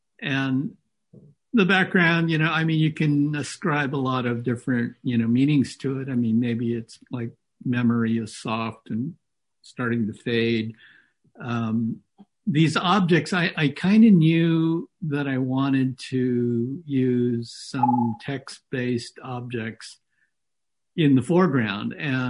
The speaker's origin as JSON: {"language": "English", "town": "Monterey", "region": "California", "country": "United States", "tie": "born or raised there", "also_born_or_lived": "Chicago", "said": "they were both born in Monterey, which is primarily where I grew up. Even though I was born in Chicago, we moved back here when I was five."}